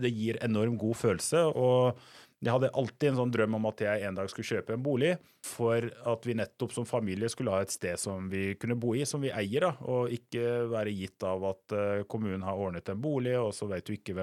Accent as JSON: {"language": "Norwegian", "town": "Toten", "region": "Innlandet", "country": "Norway", "tie": "born or raised there", "said": "vi flyttet til Toten, og det er der jeg vokste opp da."}